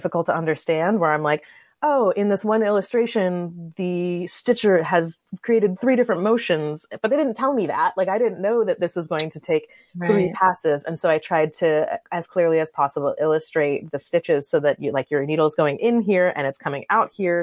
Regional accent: Florida, United States; I grew up in Florida, so I didn't really know much about snow or anything.

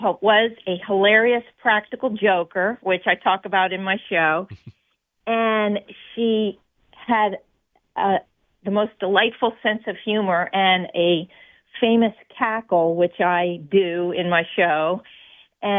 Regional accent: Upper St. Clair, Pennsylvania, United States; I grew up in Upper St. Clair in Pittsburgh, and so that song always meant a lot to me.

